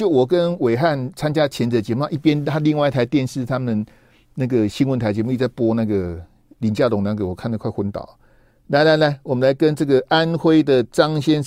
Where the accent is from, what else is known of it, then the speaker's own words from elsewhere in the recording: Taiwan; 我不是香港人，我是台湾人。